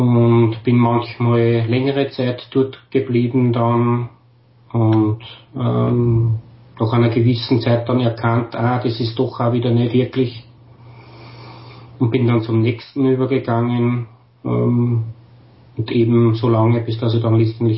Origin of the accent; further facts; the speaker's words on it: Austria; ich würde so gern was bei uns in Österreich oder halt speziell in meiner Umgebung einmal probieren zu organisieren